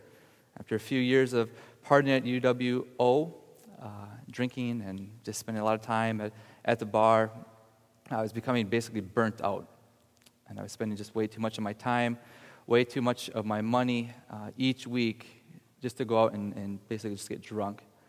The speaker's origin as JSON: {"language": "English", "town": "Wausau", "region": "Wisconsin", "country": "United States", "tie": "born or raised there", "said": "I went to one of the UW Extension Centers near where I grew up in Wausau, University of Marathon County."}